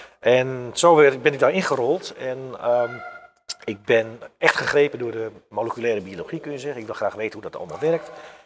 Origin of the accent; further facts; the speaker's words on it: Friesland, Netherlands; Ik was heel vaak, ik kom uit Friesland, weidevogels en zo.